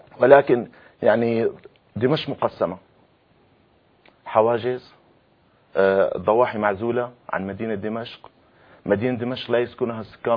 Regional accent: Egypt; فنحن لله الحمد كمصريين نشعر بآلام إخواننا

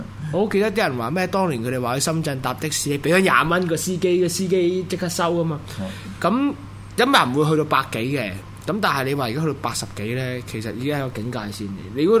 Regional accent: Singapore; 如果我哋新加坡人自己唔强大，自己唔去自强。

